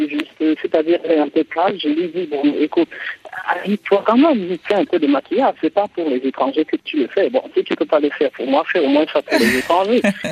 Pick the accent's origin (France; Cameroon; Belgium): Cameroon; Parce que chez nous, en Afrique, surtout au Cameroun